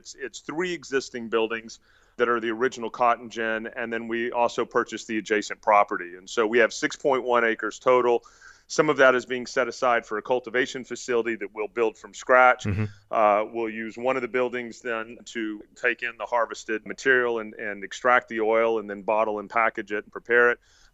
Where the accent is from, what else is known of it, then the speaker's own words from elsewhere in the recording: Texas, United States; I'm a Texan, and Texans need to take care of Texans.